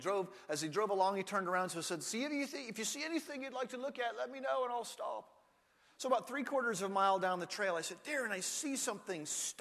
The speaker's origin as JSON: {"language": "English", "country": "United States", "said": "I'm an American. That has no meaning to me whatsoever."}